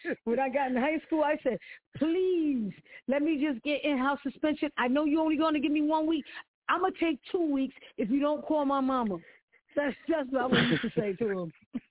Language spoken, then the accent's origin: English; New York, United States; also born or lived in New Britain, Connecticut; I was born in Connecticut, but raised in New York.